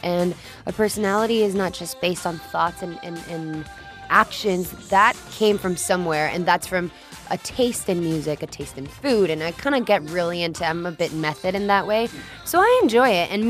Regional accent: Mexico; English is a second language; When I grew up in Mexico, the reason why I sort of got into speaking English and learning other languages was through my father.

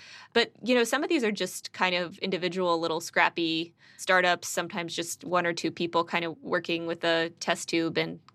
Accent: Texas, United States; even though I'm a Texan and that's sacrilege.

